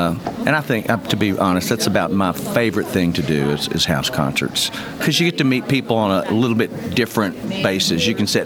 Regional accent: Mineola, Texas, United States; I'm from the eastern part of Texas, a little town by the name of Mineola. I've lived there in that town for about 40 years.

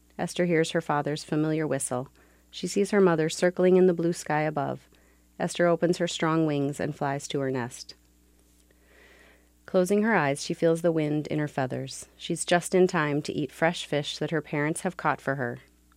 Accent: Forest Lake, Minnesota, United States; I'm from Forest Lake, Minnesota.

